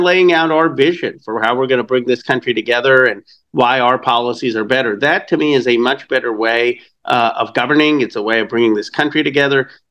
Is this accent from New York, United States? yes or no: no; Philadelphia, Pennsylvania, United States; born there; My grandfather spent years as part of Gandhi's independence movement. My parents came here in the 70s. I was born in Philadelphia.